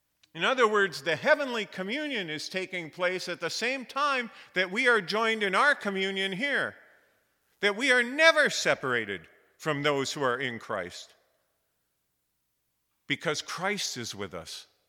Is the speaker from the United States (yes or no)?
yes; Pennsylvania, United States; or even like where I grew up in Pennsylvania, pretty old-time place